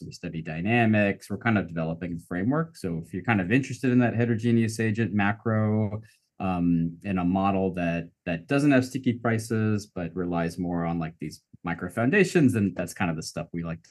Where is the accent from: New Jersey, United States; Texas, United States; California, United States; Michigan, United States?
Texas, United States; so I grew up in Texas. I did high school here, and I played high school football